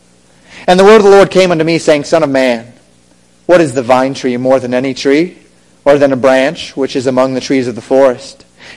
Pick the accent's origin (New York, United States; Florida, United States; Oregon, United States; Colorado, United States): Colorado, United States; I grew up in Colorado. And in Colorado, there are a great number of aspen trees.